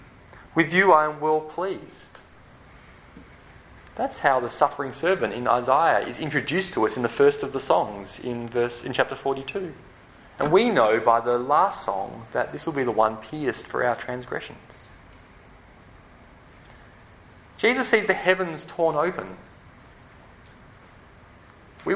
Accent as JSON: {"language": "English", "town": "Beldon", "region": "Western Australia", "country": "Australia", "said": "I come from Belden. And you go, what? And I have to say, oh, it's near Mullaloo, or just north of Hillary's, or just south of Joondalup. A non-entity."}